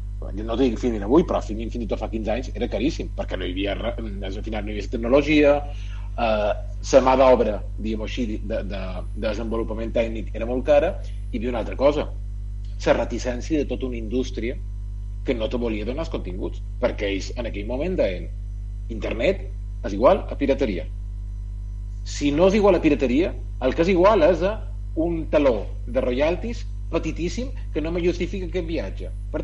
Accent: Balearic Islands, Spain; Bé, jo soc mallorquí, mon pare tenia videoclubs i tenia cines, per tant, el tema dels cines ho hem mamat de petit.

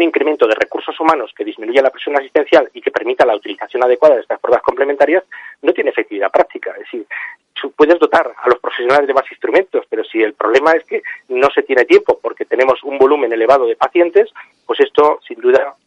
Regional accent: Zaragoza, Aragon, Spain; now in Catalonia, Spain; yo soy una persona forastera, si yo soy de Zaragoza, yo llevo más de 20 años en esta comunidad autónoma, hice la residencia en Barcelona

